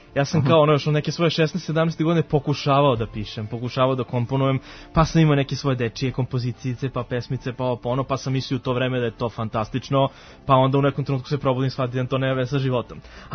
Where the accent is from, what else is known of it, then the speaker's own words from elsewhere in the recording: Serbia; first language Serbian; normalno, naravno, srpski, kogod ja pričam engleski, tamo svaki na srpski, naravno, i dalje moj prvi jezik.